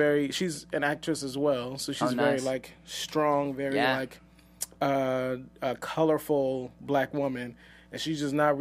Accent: New Orleans, Louisiana, United States; Right now, we're thinking of getting married in New Orleans. I'm from New Orleans.

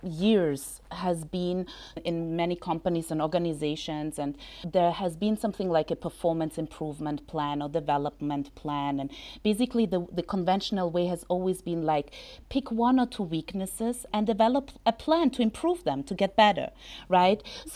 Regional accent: Austria; also born or lived in Israel / England; now in United States; Yeah, so basically I was born in Israel. I grew up in Austria. I lived in England, and now I live in the United States.

